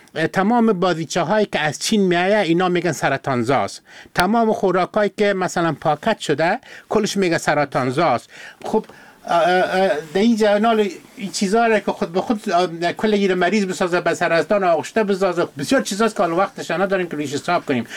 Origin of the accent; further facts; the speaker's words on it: Afghanistan; مو از افغانستان هستیم